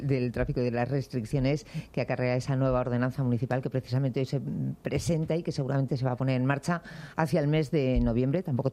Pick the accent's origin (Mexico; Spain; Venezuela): Spain; Bilbao, Basque Country; yo soy de Bilbao. Si a mí, cuando hace años yo vivía allí